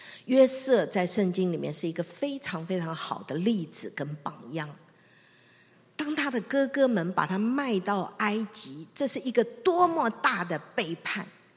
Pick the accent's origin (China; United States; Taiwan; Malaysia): China; 我们中国人不好意思啊，有时候也讲不出来啊